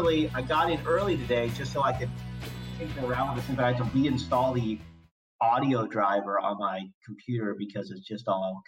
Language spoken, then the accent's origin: English; Rochester, Minnesota, United States; also born or lived in Boston; I was born in Boston, but I don't remember anything of it because we moved to Rochester, Minnesota when I was about 3 weeks old, and I grew up there. So Rochester, Minnesota, southeast Minnesota